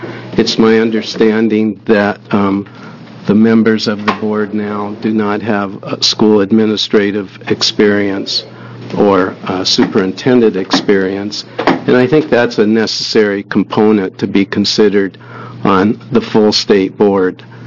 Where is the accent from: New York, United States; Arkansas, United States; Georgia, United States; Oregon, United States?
Oregon, United States; Bend; I come from Bend.